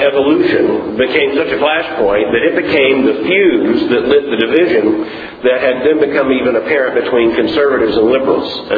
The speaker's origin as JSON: {"language": "English", "region": "Kentucky", "country": "United States", "said": "I come from Kentucky, where in the last several weeks we've had some killer tornadoes come through."}